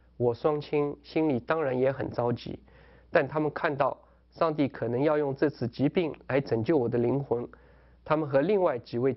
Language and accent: Chinese; Shanghai, China; 我出生于中国上海，自小患有严重的哮喘病，从童年到少年经常发病